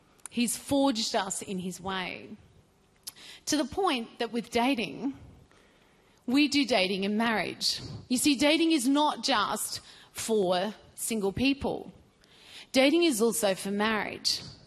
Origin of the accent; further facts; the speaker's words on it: Melbourne, Victoria, Australia; I'm from Melbourne